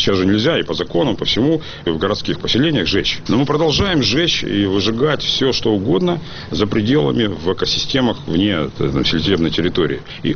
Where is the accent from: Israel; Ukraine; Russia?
Russia; Far East; я вырос на Дальнем Востоке, отец был военным